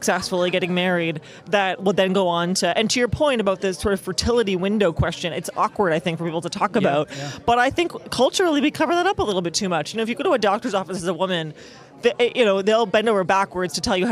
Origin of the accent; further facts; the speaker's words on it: Ontario, Canada; I mean, I'm from Ontario. We don't have that option.